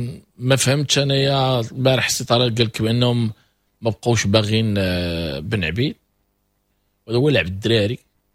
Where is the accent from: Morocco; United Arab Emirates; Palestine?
Morocco; ضربها احسن من 99% ديال لي زافون سونتر اللي عندنا في المغرب